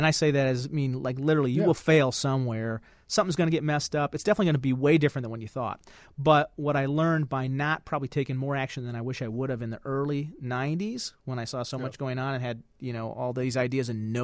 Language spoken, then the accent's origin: English; Storm Lake, Iowa, United States; I grew up in Storm Lake, Iowa, yep, which is in the northwest corner by Sioux City